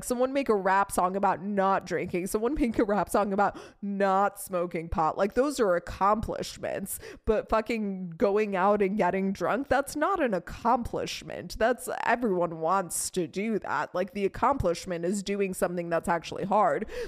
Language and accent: English; Iran; I'm Persian. We're from the Caspian Sea. I grew up eating the best caviar out there, okay?